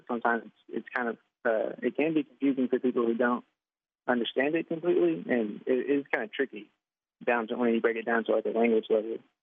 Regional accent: Tahlequah, Oklahoma, United States; Hello, everybody. … I'm from Tahlequah.

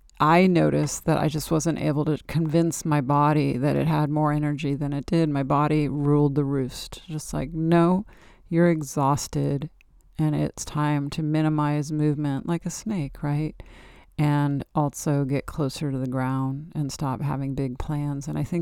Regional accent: California, United States; I'm a Californian.

